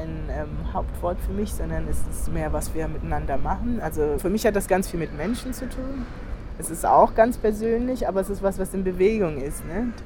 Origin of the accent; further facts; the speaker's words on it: Germany; ich bin ja Deutsche, ich war in Deutschland geboren, ich bin da aufgewachsen die meiste Zeit etc.